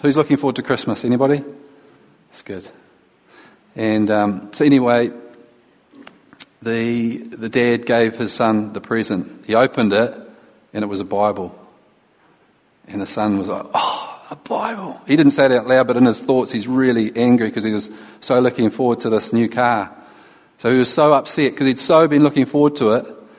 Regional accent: New Zealand; now in Holyhead, United Kingdom; We came from New Zealand about a year, well, it was 3 years and 3 months. We've been in Holyhead for a year and 3 months.

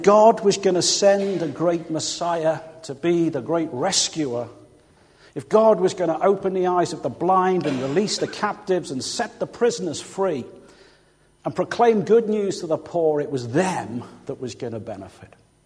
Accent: Liverpool, North West England, United Kingdom; In my hometown of Liverpool, it's been a privilege and a struggle to play a small part

